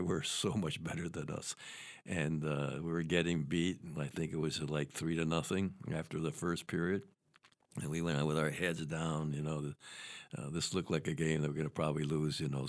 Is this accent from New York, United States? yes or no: yes; Saranac Lake, New York, United States; as I mentioned, I grew up in Saranac Lake, 6 miles away.